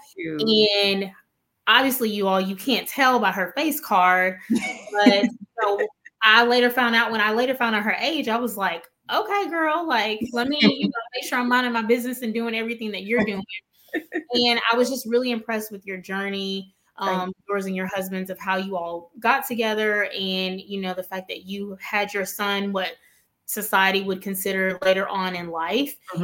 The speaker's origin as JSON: {"language": "English", "town": "Mobile", "region": "Alabama", "country": "United States", "also_born_or_lived": "New Orleans", "said": "And, you know, living in New Orleans, because I'm from Mobile, same, like, very similar culture."}